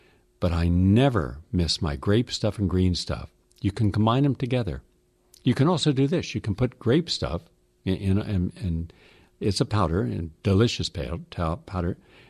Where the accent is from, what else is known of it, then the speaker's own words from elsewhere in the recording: the South, United States; Collard greens, something I ate growing up in the South, not in the North. They don't have it up here or in the West, but down South they do.